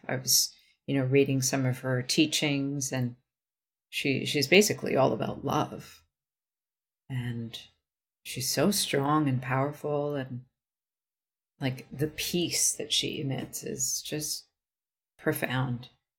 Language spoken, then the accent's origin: English; Vancouver, British Columbia, Canada; I'll drive back, because I was from Vancouver. It's not a long drive.